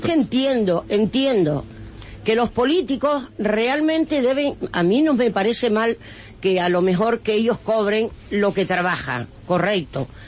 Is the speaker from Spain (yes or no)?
yes; Fuerteventura, Canary Islands, Spain; empezando por mí, que vengo también de Fuerteventura y tenemos también empresas en Lanzarote y tal.